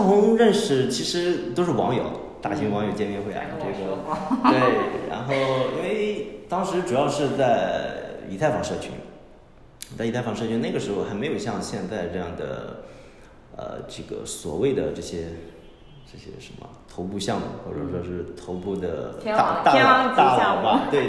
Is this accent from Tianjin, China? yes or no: no; Shandong, China; 因为我是山东人，这个整个的儒家的文化传统还是在我身上有比较深的一些烙印。